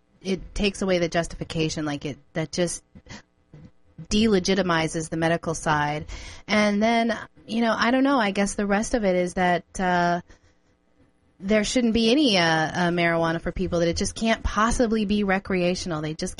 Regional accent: Idaho, United States; Montana seems to have a lot of the same kind of attitude that, you know, we grew up in Idaho, and they have a lot of the similar attitudes there, kind of more right-leaning.

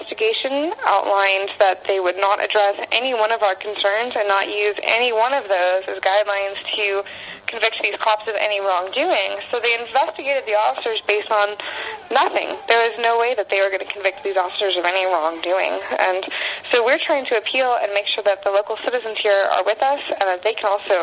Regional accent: California, United States; now in Missouri, United States; which has made headlines here in Missouri because we are from California.

